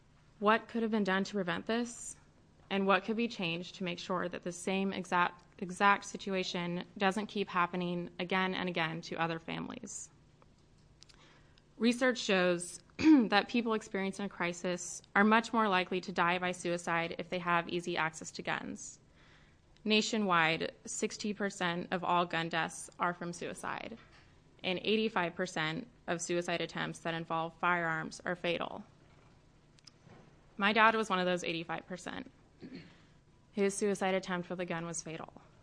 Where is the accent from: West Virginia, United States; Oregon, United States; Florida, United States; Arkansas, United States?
Oregon, United States; I grew up here in Oregon.